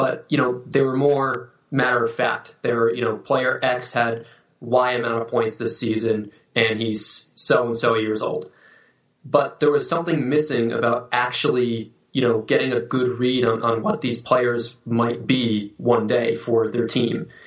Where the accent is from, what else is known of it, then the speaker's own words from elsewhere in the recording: Cranston, Rhode Island, United States; So I'm from Cranston, Rhode Island, and you know, that's just outside of Providence